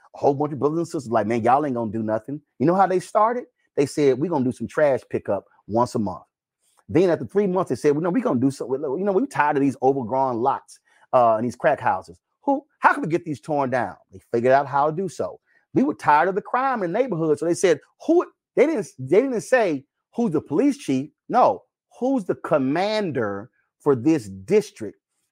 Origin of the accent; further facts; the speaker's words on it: Texas, United States; He's a Texas senator. I'm from Texas.